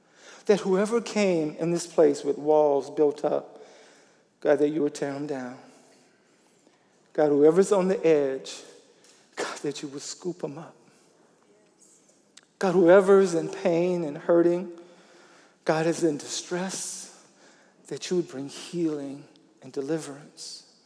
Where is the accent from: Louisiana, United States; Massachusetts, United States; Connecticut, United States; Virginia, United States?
Louisiana, United States; When I was growing up in Louisiana and, senior in high school